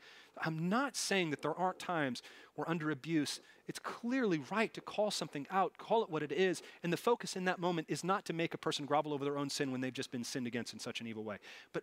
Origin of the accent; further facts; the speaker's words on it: New York, United States; I'm just a complicated Italian. I grew up in New York.